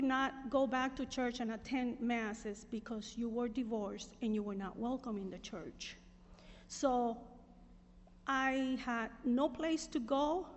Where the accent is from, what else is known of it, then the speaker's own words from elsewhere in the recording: Santurce, Puerto Rico; born there; I was born on September 15, 1952, in Santurce, Puerto Rico, 100% Puerto Rican. My parents were devout Catholics, and I attended Catholic church, Catholic school.